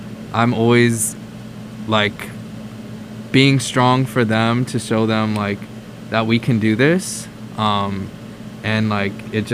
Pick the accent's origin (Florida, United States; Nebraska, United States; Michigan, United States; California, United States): Florida, United States; I was born and raised in South Florida, so that is where home is. I love the sun, I love the beach, and I love playing soccer in Florida.